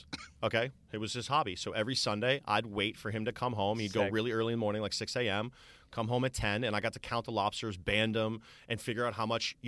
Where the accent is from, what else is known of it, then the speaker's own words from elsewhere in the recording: Massachusetts, United States; I'm North Shore ghetto, so it's a lot worse than Newton.